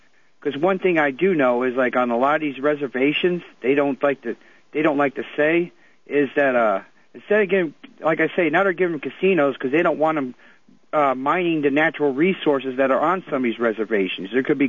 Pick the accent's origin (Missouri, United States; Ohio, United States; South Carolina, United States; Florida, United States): Florida, United States; But anyway, I am from Florida. I am a half Cherokee Indian. My dad was Cherokee, and my mom was Irish and German.